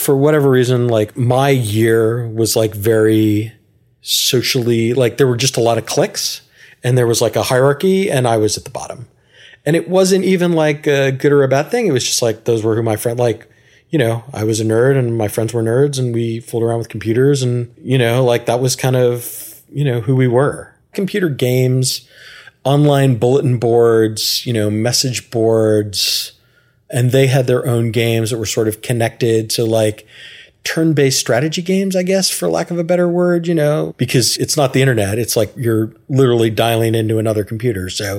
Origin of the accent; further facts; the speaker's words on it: Houston, Texas, United States; Like, even though I grew up in Houston, like I didn't eat sushi for the first time until I was in college.